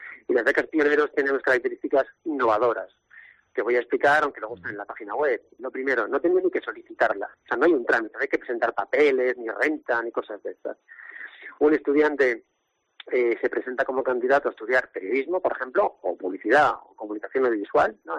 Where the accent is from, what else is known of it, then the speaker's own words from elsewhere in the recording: Nules, Valencian Community, Spain; soy de Nules, conozco bien la idiosincrasia deportiva de la provincia.